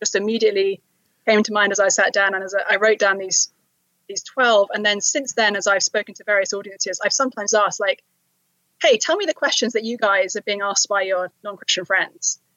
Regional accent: London, United Kingdom; now in Cambridge, United States; growing up in London, and certainly I think this is more the case where I live in Cambridge, Massachusetts now

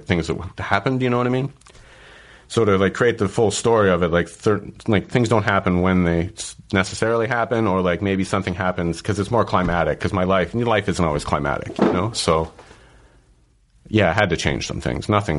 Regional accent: Ontario, Canada; In a small town in southern Ontario.

